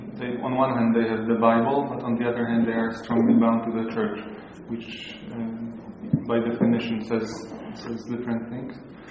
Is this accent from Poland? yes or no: yes; Poland; I'm from Poland.